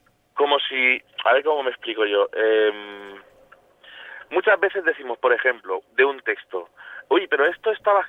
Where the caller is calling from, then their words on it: Badalona, Catalonia, Spain; te llamo de Badalona.